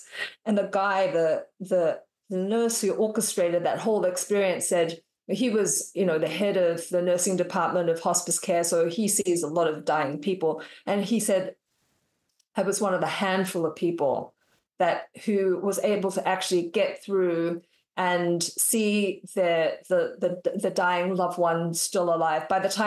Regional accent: Western Australia, Australia; because I'm from Western Australia.

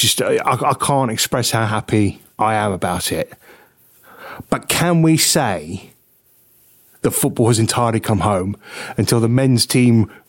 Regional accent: Liverpool, North West England, United Kingdom; Hey, I'm from Liverpool. I'm blue, by the way.

